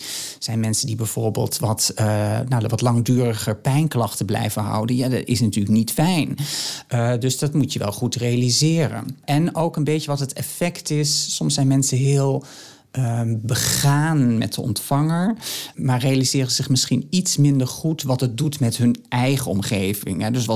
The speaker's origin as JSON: {"language": "Dutch", "country": "Netherlands", "said": "Het zegt iets over hoe wij daarmee omgaan als Nederlanders."}